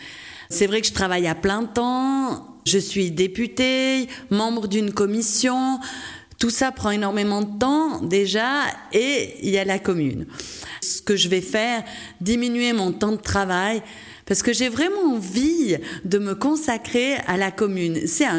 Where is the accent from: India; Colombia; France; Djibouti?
France; Murat, Auvergne-Rhône-Alpes; nous venons tous de Murat.